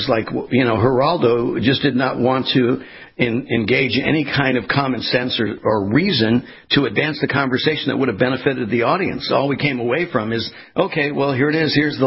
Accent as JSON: {"language": "English", "region": "California", "country": "United States", "tie": "born or raised there", "said": "And I have children back in my home state where I was, you know, born and raised in California"}